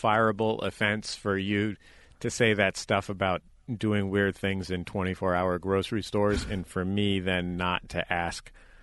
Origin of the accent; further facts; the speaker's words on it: California, United States; Well, I grew up in the Bay Area, and so spent some time as a kid in Sacramento.